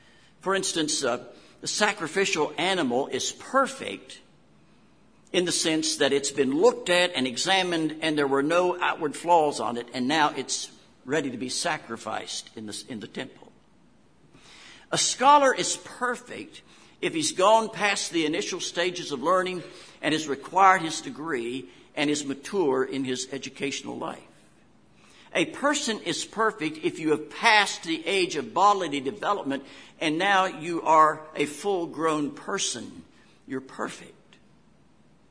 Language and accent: English; West Virginia, United States; accent: West Virginia; That was my West Virginia accent coming out there for a moment.